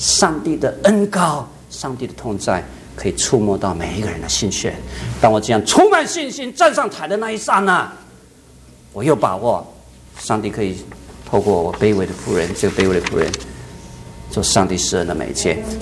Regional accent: China; 奥林匹克运动会，我们中国人常常比较拿手的是哪几样？

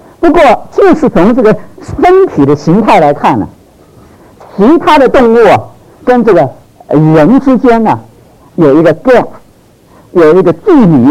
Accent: China; 我们中国人有一句话很有意思

